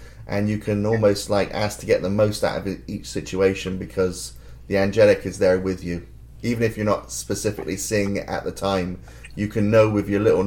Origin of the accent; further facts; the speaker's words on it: United Kingdom; We're nice to do that as British people. We put ourselves down.